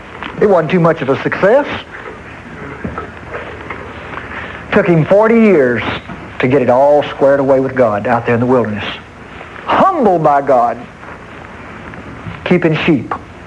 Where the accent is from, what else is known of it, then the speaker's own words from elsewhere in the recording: Texas, United States; I'm a Texan and so proud of it. I'm an American and so proud of it.